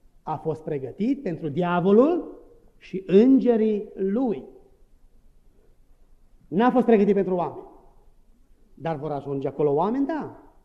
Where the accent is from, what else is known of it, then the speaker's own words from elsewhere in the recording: Breb, Maramureș County, Romania; predicam odată în satul meu, în Breb